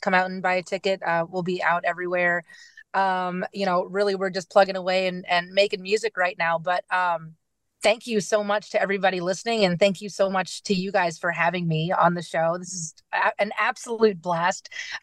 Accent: Hayes, London, United Kingdom; I'm from Hayes, you know.

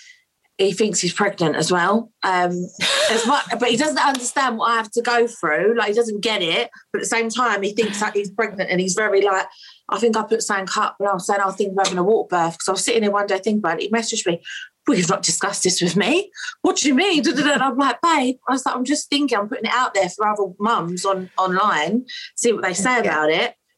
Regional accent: London, United Kingdom; born there; I was born in East London, so.

